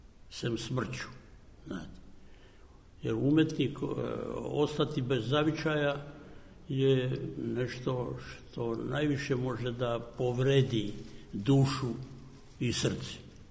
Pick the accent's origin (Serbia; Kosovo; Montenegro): Kosovo; ja sam sa Kosova prognan, moje ognjište tamo trajalo je vekovima.